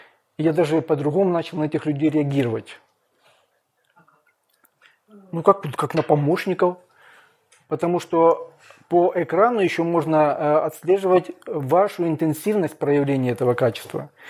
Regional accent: Ukraine; мы все с Украины

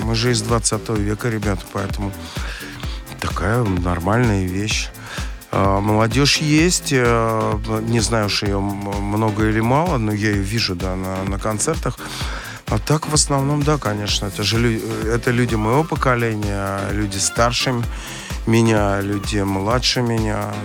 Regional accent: Moscow, Russia; Я вырос в Тушино, это огромный индустриальный район был

